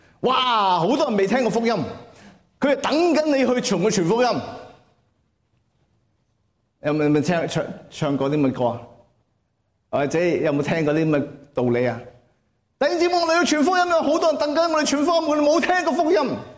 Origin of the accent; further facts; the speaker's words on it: China; 我哋广东话咧，嗱呢个国语嘅弟兄姊妹真系唔明嘅